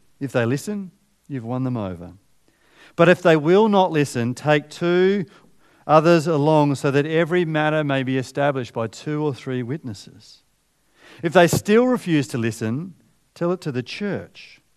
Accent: Australia; I'm an Australian citizen

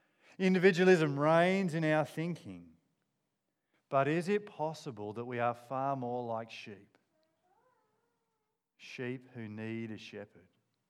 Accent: Kangaroo Island, South Australia, Australia; So I grew up on Kangaroo Island on a farm with 7,000 sheep.

